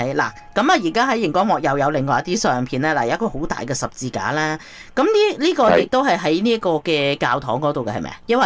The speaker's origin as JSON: {"language": "Cantonese", "country": "China", "said": "似我哋中国人咧，咪好多时都譬如喺一啲庙里边都会做呢样嘢噶嘛"}